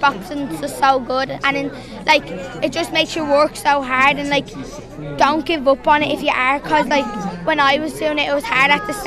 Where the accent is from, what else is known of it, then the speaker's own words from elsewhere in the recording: Dublin, Leinster, Ireland; I'm from Ballymun, but my nanny and me, all my aunties and my dad and all lives up here